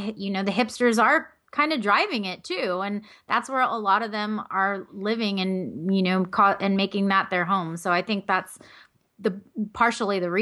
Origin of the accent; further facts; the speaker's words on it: Los Angeles, California, United States; now in Santa Barbara, United States; I live in Santa Barbara. I'm from Los Angeles.